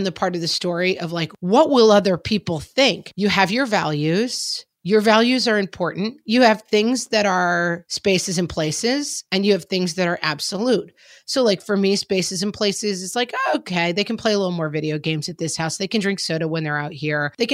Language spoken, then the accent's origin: English; Texas, United States; born or raised there